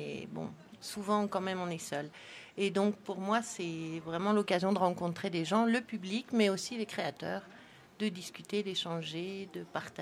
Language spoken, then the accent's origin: French; Saint-Étienne, Auvergne-Rhône-Alpes, France; Moi, je viens de Saint-Étienne, dans la Loire